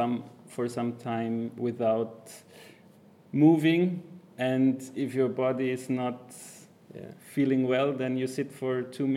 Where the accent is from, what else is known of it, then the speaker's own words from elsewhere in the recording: Innsbruck, Tyrol, Austria; from Austria. I'm from Innsbruck.